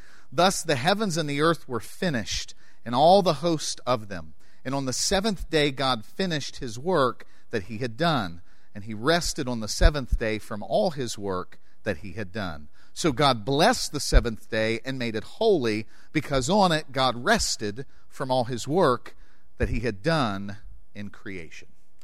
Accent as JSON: {"language": "English", "region": "Appalachia", "country": "United States", "tie": "born or raised there", "said": "we grew up in Appalachia, a great deal of us. Other parts of the world don't necessarily struggle, but we grew up in a traditional area that said, hey, no work on Sunday."}